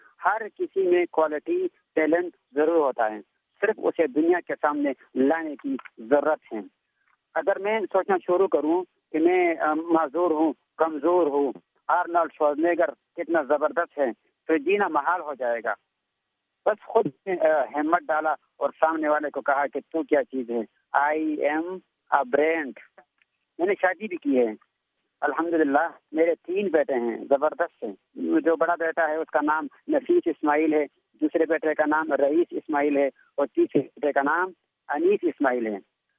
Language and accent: Urdu; Kanai, Khyber Pakhtunkhwa, Pakistan; میرا تعلق پاکستان کے خیبر پختونخوا کے ضلع بڑگرام کے خوبصورت گاؤں کنائی سے ہے.